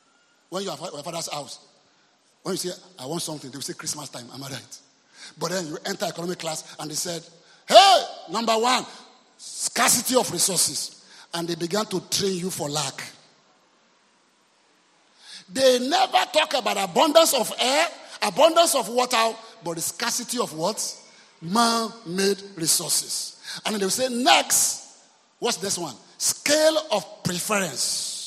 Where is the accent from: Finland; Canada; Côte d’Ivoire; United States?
Côte d’Ivoire; I grew up in Ivory Coast.